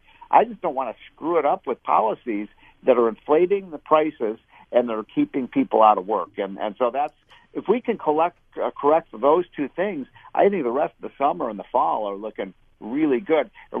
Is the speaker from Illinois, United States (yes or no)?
yes; Chicago, Illinois, United States; And I'm from Chicago, so I'm very intimately familiar.